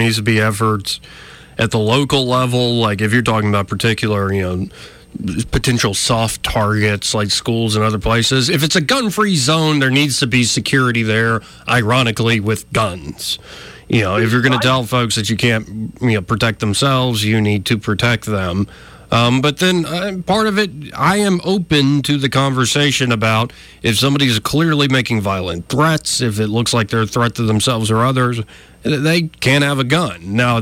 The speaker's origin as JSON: {"language": "English", "region": "Alabama", "country": "United States", "tie": "born or raised there", "said": "but like the way I was raised here in Alabama, I thought this is a deadly weapon."}